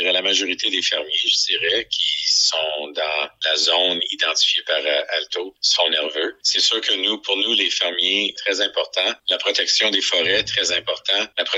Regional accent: Canada; C'est pas juste ça en tant que Canadien et de contribuable de taxes.

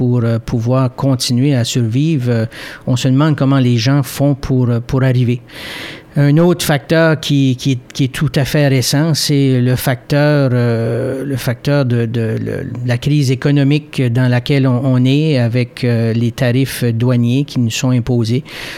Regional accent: Edmundston, New Brunswick, Canada; de Saint-Hilaire, qui est maintenant le quartier Saint-Hilaire de la ville de Haut-Madawaska. J'ai passé toute ma vie dans ce coin-là, donc dans la région d'Edmundston, Haut-Madawaska.

